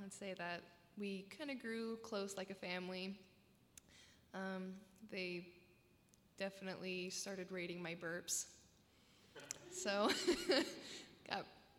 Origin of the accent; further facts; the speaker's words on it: Oregon, United States; I told them I was from Oregon, and they're like, so you're like a liberal hippie?